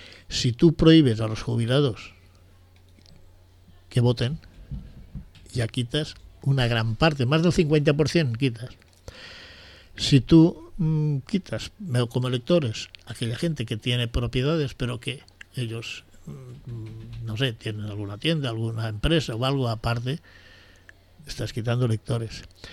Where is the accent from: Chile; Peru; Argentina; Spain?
Spain; ¿Por qué va a tener más derechos aquel que yo, que soy de aquí de España?